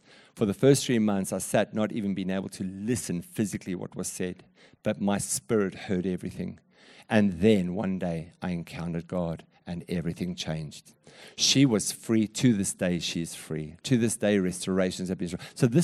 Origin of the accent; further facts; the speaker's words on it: South Africa; I was a very big disciplinarian being a South African.